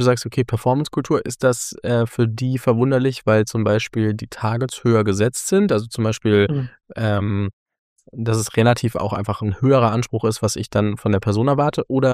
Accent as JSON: {"language": "German", "country": "Germany", "said": "Man vergisst auch manchmal als Deutscher, dass die da drüben halt auch, du könntest sie halt von heute auf morgen im Zweifel rausschmeißen."}